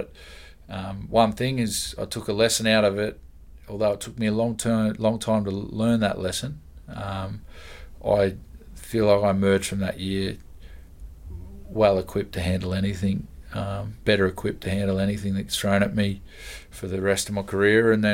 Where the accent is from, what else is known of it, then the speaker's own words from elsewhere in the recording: Queensland, Australia; I'm still a Queenslander and I still support that side.